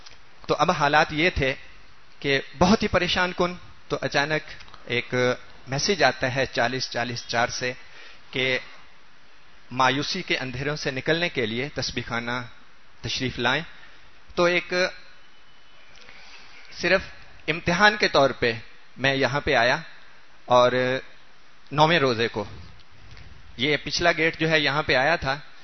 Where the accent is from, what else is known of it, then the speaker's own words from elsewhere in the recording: Bhakkar, Punjab, Pakistan; میں ڈسٹرکٹ بھکھر سے آیا ہوں.